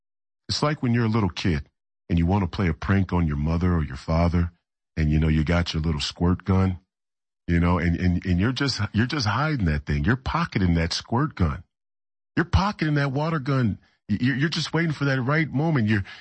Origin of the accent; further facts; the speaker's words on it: St. Paul, Minnesota, United States; born there; I must be a double or triple Catholic because I was born in St. Paul at a Catholic hospital.